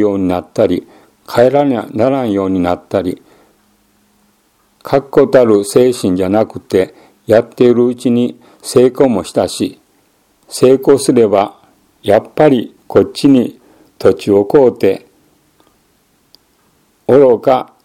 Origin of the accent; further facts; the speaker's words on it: Fukui, Japan; also born or lived in United States; それから今度は私の故郷の方の福井に行きましたの。